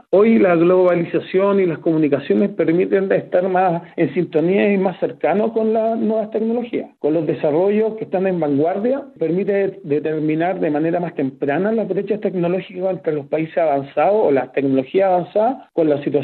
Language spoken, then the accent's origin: Spanish; Chile; En mi país, en Chile